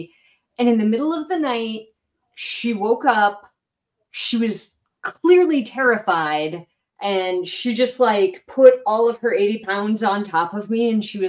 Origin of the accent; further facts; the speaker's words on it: Hallowell, Maine, United States; I grew up in Hollowell, Maine, which is next to the state capital, Augusta, Maine.